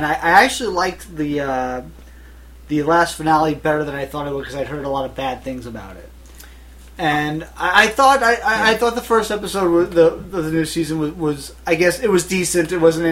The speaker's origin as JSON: {"language": "English", "country": "United Kingdom", "said": "Because being a British guy, because I'm pretty positive"}